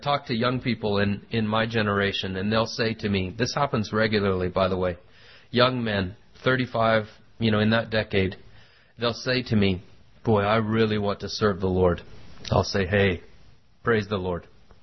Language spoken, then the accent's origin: English; United States; I'm an American through and through.